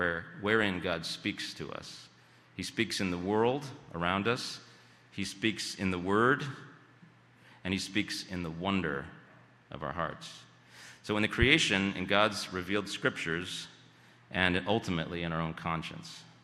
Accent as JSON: {"language": "English", "town": "Red Hook", "region": "New York", "country": "United States", "tie": "born or raised there", "said": "I was brought up in St. John's Reformed Church in Red Hook, New York."}